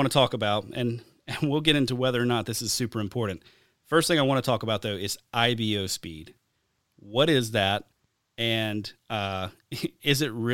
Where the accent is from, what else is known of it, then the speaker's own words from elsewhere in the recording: Alabama, United States; I grew up in the Deep South. We hunted in Alabama.